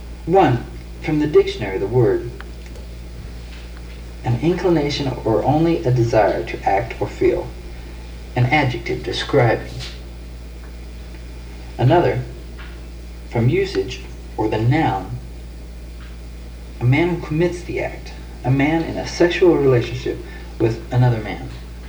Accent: United States; first language English; Now, I'm an American, I speak English, I've always spoken English

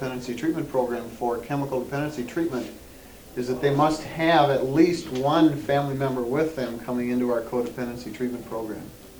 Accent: Minnesota, United States; I'm from Minnesota.

